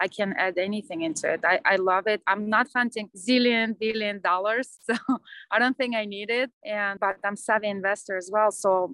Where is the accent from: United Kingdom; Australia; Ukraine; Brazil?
Ukraine; Crimea; also born or lived in Uzbekistan; I was born in Uzbekistan, but shortly after moved to Crimea. Crimea is a piece of land that used to belong to Ukraine. Now it's part of Russia, but I grew up in Ukraine.